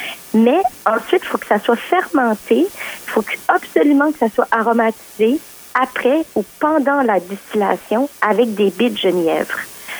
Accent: Paquetville, New Brunswick, Canada; parce que je viens quand même de Paquetteville.

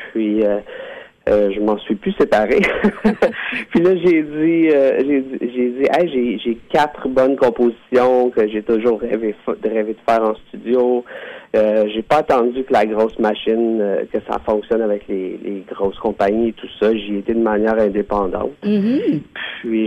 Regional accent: Montreal, Quebec, Canada; born there; Oui, je suis né à Montréal puis je vis encore sur la rive nord, là, pas très loin.

